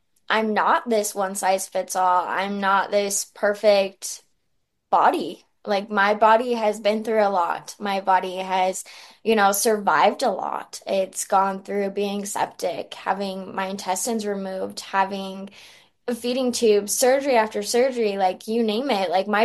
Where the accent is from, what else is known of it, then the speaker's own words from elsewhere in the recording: Utah, United States; And I love representing my home state.